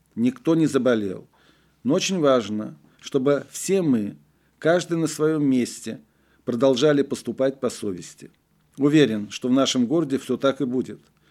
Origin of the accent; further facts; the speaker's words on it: Saint Petersburg, Russia; Мы, настоящие петербуржцы, не бросаем мусор мимо урны